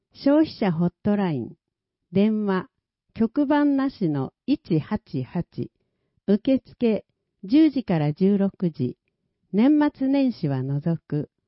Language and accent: Japanese; Malaysia; Japanese is a second language; now in Japan; 今回は私の母国、マレーシアの政治について紹介します。